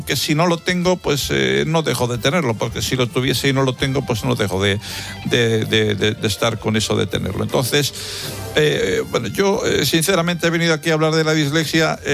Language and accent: Spanish; Galicia, Spain; Yo soy gallego, oiga